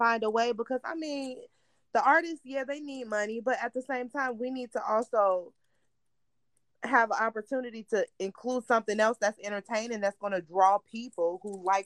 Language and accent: English; Chicago, Illinois, United States; Oh, I was about to say New York, but I'm from